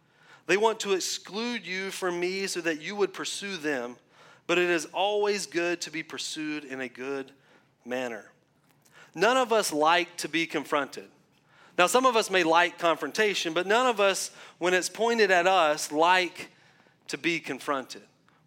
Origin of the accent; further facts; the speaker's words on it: the South, United States; accent: southern; I know my southern accent, I know it just sounded like I said feel